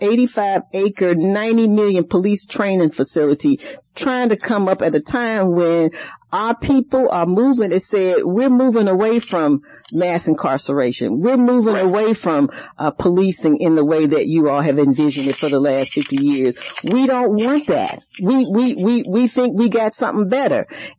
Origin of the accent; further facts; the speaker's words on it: United States; You know, I'm American.